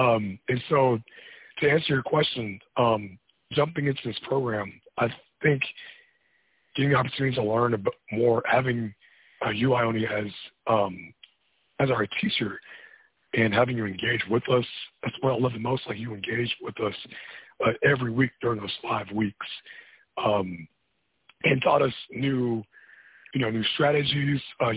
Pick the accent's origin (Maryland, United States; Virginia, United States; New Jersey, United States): Virginia, United States; also born or lived in Queens, New York; I was born in Queens, New York, but I spent a good chunk of my life in Virginia, between Norfolk and Virginia Beach.